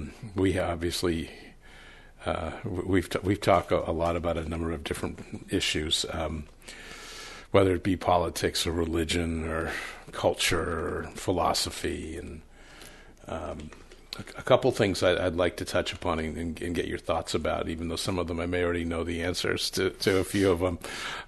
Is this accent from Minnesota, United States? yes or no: no; Salt Lake City, Utah, United States; growing up in Salt Lake, there's a predominance of Mormon culture, LDS culture.